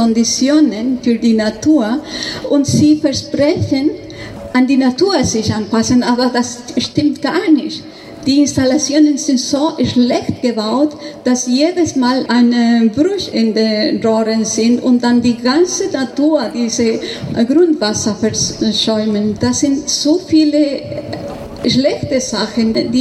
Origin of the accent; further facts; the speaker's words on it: Ecuador; German is a second language; now in Germany; Ich komme aus Ecuador und ich bin, als ich klein war, in der Faso-Urwald gewachsen.